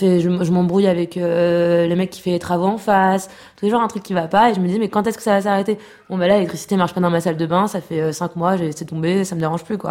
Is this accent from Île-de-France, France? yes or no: yes; Paris, Île-de-France, France; moved away as an adult; now in Tel Aviv, Israel; J'ai 26 ans, je viens de Paris. J'ai fait mon alia le 3 juillet 2014. Et donc voilà, ça fait bientôt 9 mois que je suis ici.